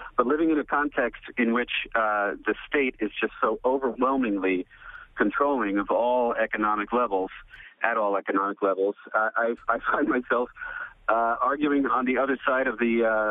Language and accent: English; United States; I moved to Argentina several years ago. I'm from the States.